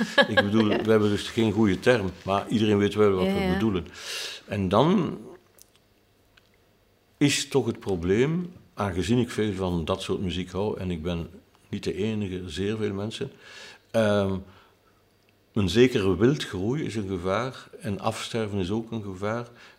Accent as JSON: {"language": "Dutch", "town": "Ghent", "region": "East Flanders", "country": "Belgium", "tie": "born there", "said": "Neem nu mijn stad, mijn Gent, waar ik geboren ben."}